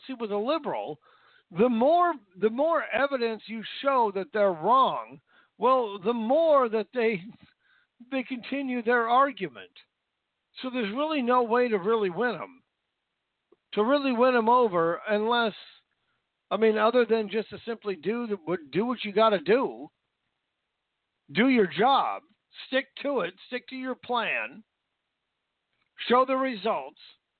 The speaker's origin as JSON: {"language": "English", "region": "Washington", "country": "United States", "tie": "born or raised there", "also_born_or_lived": "California", "lives_now": "Long Island, United States", "said": "I grew up in Washington State, and Washington's liberal. The place that I grew up was not that liberal. We really weren't liberal. And where I live here in Long Island, not liberal."}